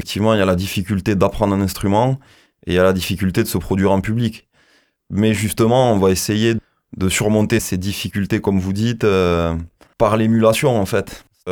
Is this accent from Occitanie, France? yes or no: yes; Rieux, Occitanie, France; j'ai grandi à Rieux, j'ai commencé la musique ici.